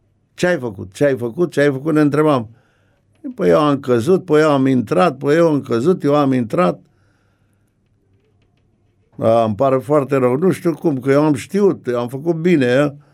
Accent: Dolj, Romania; Și de la satul meu până la Craiova era o distanță 7 km.

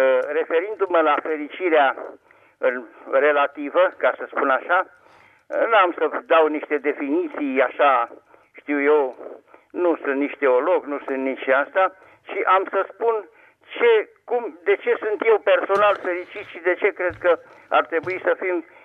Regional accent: Bucharest, Romania; sunt din București.

